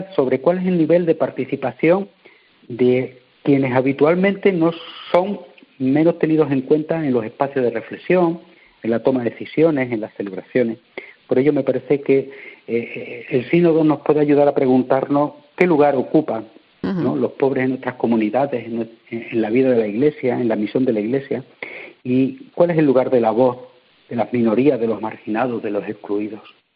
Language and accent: Spanish; Badajoz, Extremadura, Spain; yo he vivido 10 años en barrios marginales, en Badajoz, de donde soy diocesano, sacerdote de la diócesis de Mérida de Badajoz